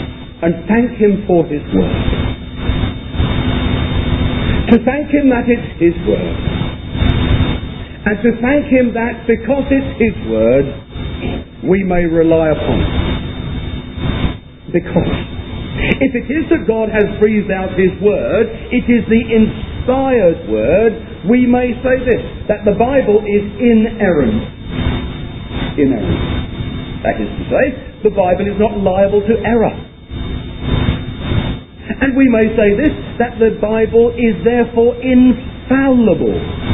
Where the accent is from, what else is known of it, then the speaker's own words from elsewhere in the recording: Eastbourne, South East England, United Kingdom; Now, some of you have had the wonderfully happy privilege of coming to my hometown for your holidays. Some of you, when you came, discovered that it rains on the south coast of England.